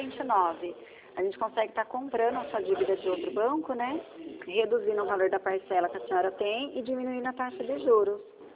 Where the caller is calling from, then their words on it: Campinas, São Paulo, Brazil; Nós somos aqui de Campinas, próximo da Unicamp.